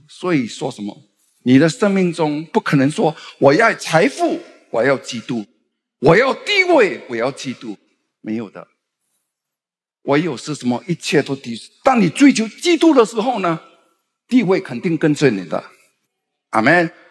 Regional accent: Singapore; 就好像我是新加坡人的道地的新加坡人，没有，我才本地生的

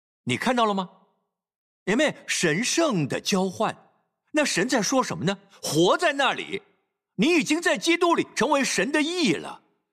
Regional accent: Singapore; 我们新加坡人可以吃饭

